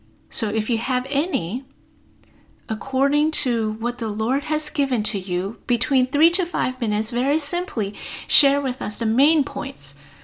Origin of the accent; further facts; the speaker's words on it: Minneapolis, Minnesota, United States; Our sister …, I am from Minneapolis.